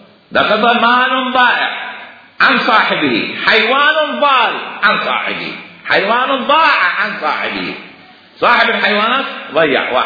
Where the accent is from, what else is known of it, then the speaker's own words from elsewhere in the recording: Algeria; نحن جزائريين او جزائريين